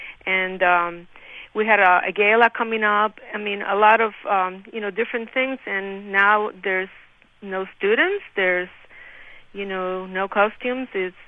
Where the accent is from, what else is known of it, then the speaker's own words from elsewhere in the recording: Cuba; I'm from Cuba, and we're like very strong people